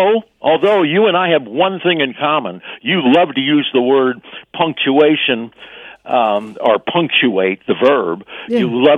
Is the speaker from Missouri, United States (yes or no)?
yes; St. Louis, Missouri, United States; I wanted to see it in my hometown of St. Louis because, well, for a lot of reasons, not just because I'm from there